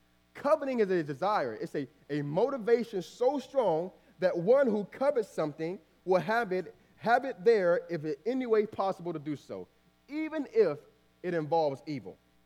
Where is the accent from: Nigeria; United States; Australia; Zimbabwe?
United States; Miami, Florida; You know, I grew up in Miami, and so there is this the particular day every single month that our church used to have, right?